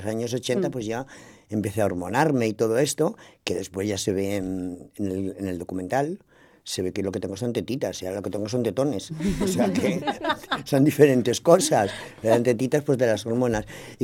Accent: Madrid, Community of Madrid, Spain; moved away as an adult; also born or lived in Vigo / Murcia; now in Elche, Spain; soy madrileña, vivo en Vigo y ahora vivo en Murcia, o sea, que no te digo más. He estado en el extranjero 25 años en el extranjero, o sea, que no sé ni dónde vivo ni de dónde soy ya. Bueno, sí, soy madrileña, que quede claro.

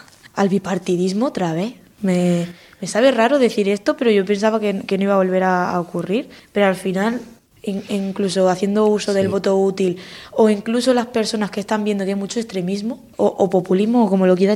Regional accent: Region of Murcia, Spain; incluido mi pueblo, que es de Murcia

